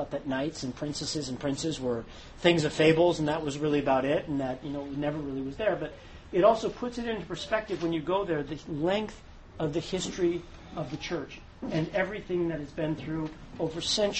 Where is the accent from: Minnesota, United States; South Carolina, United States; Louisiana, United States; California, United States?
Minnesota, United States; I come from Minnesota where it's deathly cold, right?